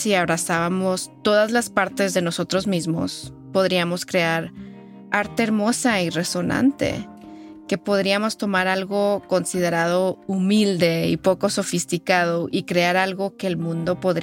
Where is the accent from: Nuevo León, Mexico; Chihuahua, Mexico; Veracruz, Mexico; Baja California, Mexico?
Chihuahua, Mexico; Ciudad Juárez; born there; Pero para mí, como norteña mexicana, porque nací en Ciudad Juárez